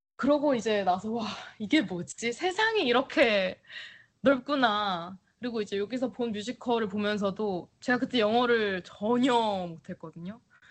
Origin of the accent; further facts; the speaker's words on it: South Korea; 제가 어딜 가나 나 한국에서 왔어 하면 막 크리아 이러면서 되게 존중받듯이